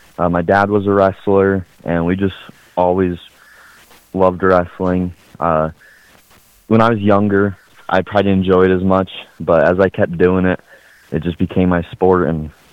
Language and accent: English; California, United States; And it kind of surprised me because I came from California, so when I moved to Kemmer, I didn't expect such an intense program